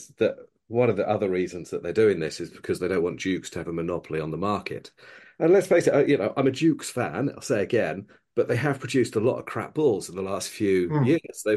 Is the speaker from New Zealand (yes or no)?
yes; New Zealand; as I say, as a New Zealander, fondly, no one goes to cricket in New Zealand.